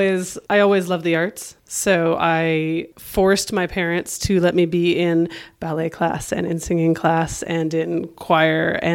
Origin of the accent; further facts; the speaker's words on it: Alberta, Canada; I grew up in a small town in southern Alberta, which is like Montana.